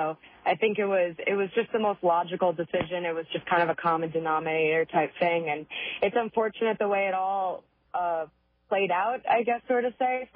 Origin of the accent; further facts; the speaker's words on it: Mahwah, New Jersey, United States; it's really nice to be on a Jersey station. I'm a native, so.